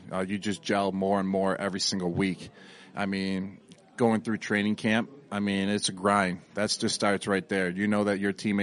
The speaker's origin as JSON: {"language": "English", "town": "Buffalo", "region": "New York", "country": "United States", "said": "I know Vic. I used to go to his house in eighth grade. We're from Buffalo."}